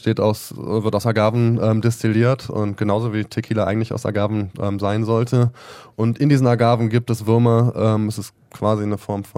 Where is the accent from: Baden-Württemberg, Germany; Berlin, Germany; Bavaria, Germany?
Berlin, Germany; da dachte ich mir, als Berliner bin ich ja in der Pflicht, ein guter Gastgeber zu sein.